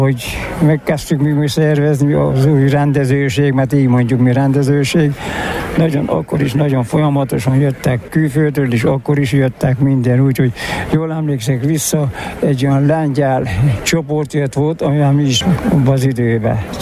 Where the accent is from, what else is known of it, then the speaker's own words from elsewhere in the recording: Csíksomlyó, Harghita, Romania; Igen. Én is itt születtem Csíksomlyón. Szomszédságban.